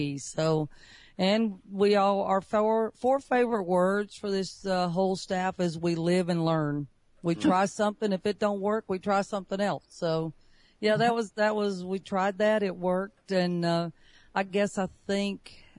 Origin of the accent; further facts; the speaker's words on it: Huntsville, Alabama, United States; also born or lived in Sylacauga, United States; I was born in Sylacauga, that is down close to Birmingham, Alabama.